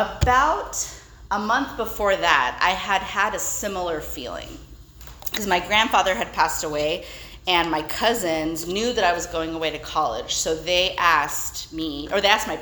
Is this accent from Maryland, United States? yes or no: no; California, United States; And I was from California.